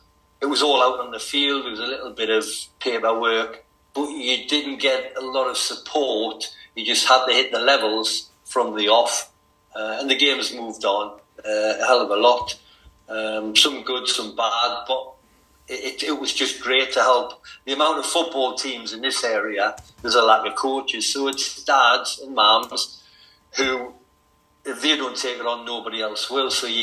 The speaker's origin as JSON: {"language": "English", "town": "Newcastle upon Tyne", "region": "North East England", "country": "United Kingdom", "tie": "born or raised there", "said": "Just being fanatical about football from the age of 9 and growing up in Newcastle upon Tyne, whether you like it or not, you become a Newcastle supporter."}